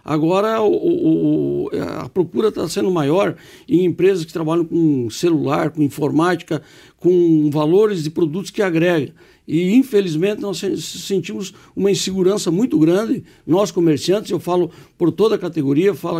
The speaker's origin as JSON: {"language": "Portuguese", "town": "Chapecó", "region": "Santa Catarina", "country": "Brazil", "tie": "born or raised there", "lives_now": "Curitibanos, Brazil", "said": "eu moro na cidade de Curitibanos há 35 anos, sou natural da cidade de Chapecó, mas já fui reconhecido como cidadão curitibanense"}